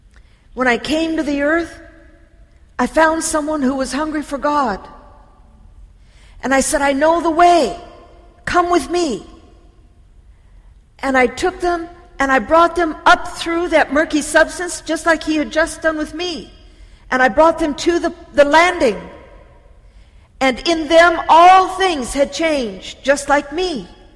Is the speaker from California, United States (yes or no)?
yes; California, United States; I'm from California. We know desert life.